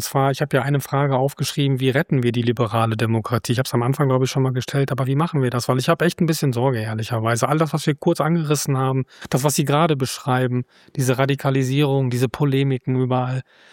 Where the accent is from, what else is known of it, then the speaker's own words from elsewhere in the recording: Warburg, North Rhine-Westphalia, Germany; hier in Warburg, wo ich herkomme, zwischen Kassel und Paderborn.